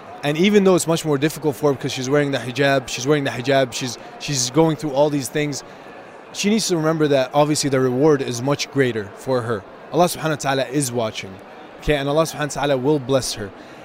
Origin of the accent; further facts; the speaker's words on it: Gaza City, Gaza Strip, Palestine; one day my family decided to take us back to Gaza City. Right? I'm from Gaza City. And when I went there, I lived there for almost 10 years.